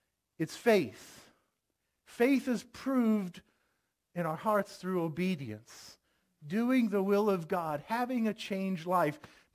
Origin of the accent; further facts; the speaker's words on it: Florida, United States; We come from Florida. We had bad trees.